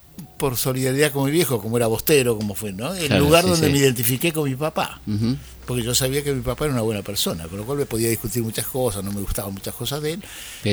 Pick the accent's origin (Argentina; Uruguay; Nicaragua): Argentina; Adolfo Gonzales Chaves, Buenos Aires; born there; en González Chávez, donde nací ocasionalmente yo, en Lobería, de donde eran ellos